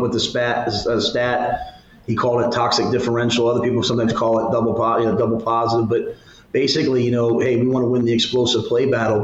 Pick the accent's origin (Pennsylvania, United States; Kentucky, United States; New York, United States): Pennsylvania, United States; You know, I'm from Pennsylvania. I went to Penn State.